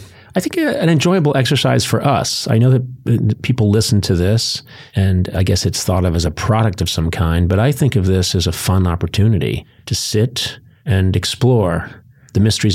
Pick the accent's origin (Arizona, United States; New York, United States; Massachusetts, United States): Massachusetts, United States; Boston; this reminds me of housing in Los Angeles because I grew up in the Boston area. And houses are old.